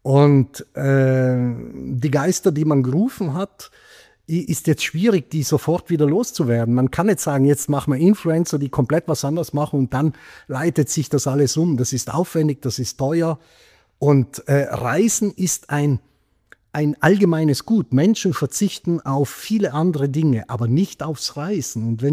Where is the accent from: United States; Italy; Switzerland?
Italy; Trentino-Alto Adige; now in Germany; Ich bin noch hier sehr verwurzelt und meine Heimat wird immer Südtirol bleiben. Ich bin aber zweiheimisch geworden im Schwarzwald